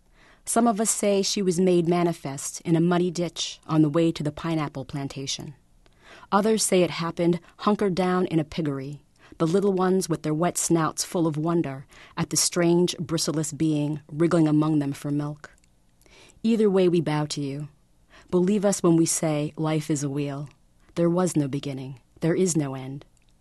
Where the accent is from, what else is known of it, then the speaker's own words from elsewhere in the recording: Massachusetts, United States; So I'm actually adopted, and I was raised primarily on the North Shore of Boston. So I don't speak Vietnamese, and I've gone back to the country, though, 4 times.